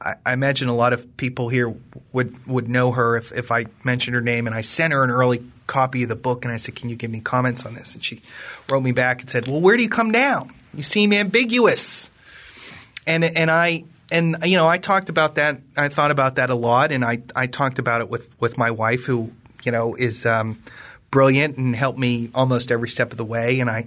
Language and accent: English; Pennsylvania, United States; I come from Western Pennsylvania, which was the home of the Whiskey Rebellion, and that's sort of in my bones and in my blood, I think.